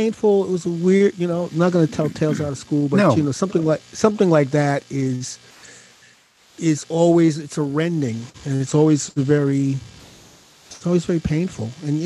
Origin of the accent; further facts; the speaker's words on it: London, United Kingdom; born there; I was born in London, in North London, at St. Mary's Hospital in Paddington.